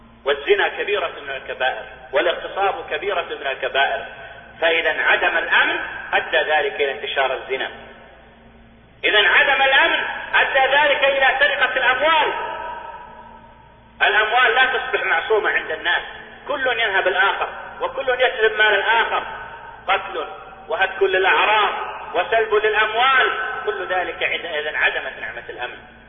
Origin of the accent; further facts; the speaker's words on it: Saudi Arabia; اللي عندنا في السعودية